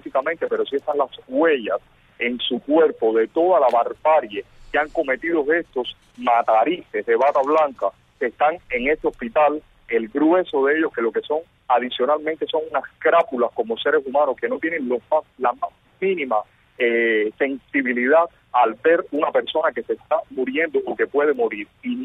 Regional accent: Cuba

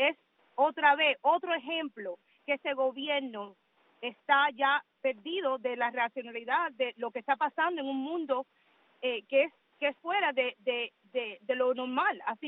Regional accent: Cuba; born there; tú sabes que nací en Cuba

